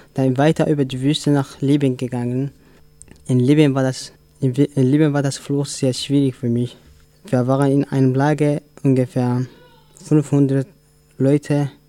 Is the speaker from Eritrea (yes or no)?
yes; Eritrea; German is a second language; now in Gomaringen, Germany; Ich komme aus Eritrea und ich bin seit einem Jahr und 5 Monaten hier in Deutschland. Und ich wohne in Gommaringen.